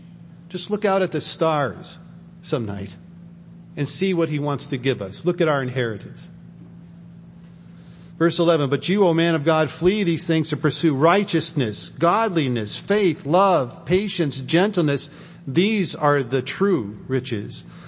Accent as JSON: {"language": "English", "town": "Chicago", "region": "Illinois", "country": "United States", "moved": "yes", "said": "I've been 5 years removed from Chicago, but I can still sound like I'm from Chicago."}